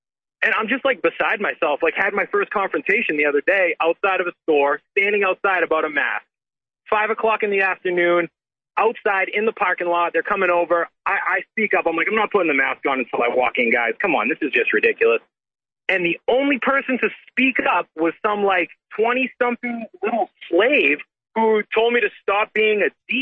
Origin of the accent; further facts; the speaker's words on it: Boston, Massachusetts, United States; Also, growing up in the Boston area, Ed Markey actually graduated from my high school 20 years before me or so.